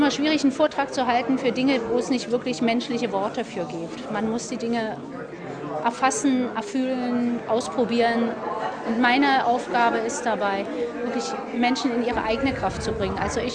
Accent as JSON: {"language": "German", "region": "Berlin", "country": "Germany", "said": "Ich arbeite in Berlin, ich komme aus Berlin"}